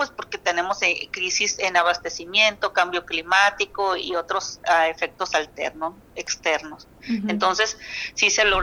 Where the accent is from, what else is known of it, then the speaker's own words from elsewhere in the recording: Culiacán, Sinaloa, Mexico; por allá en mi tierra de Culiacán, ¿no? Y de todo Sinaloa